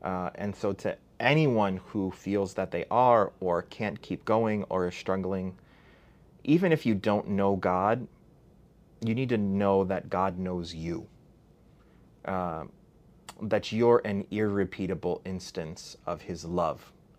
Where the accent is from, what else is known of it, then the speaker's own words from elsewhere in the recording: Chicago, Illinois, United States; I'm from Pilsen, which is, like, you know, the center of all things tacos and all things Mexican.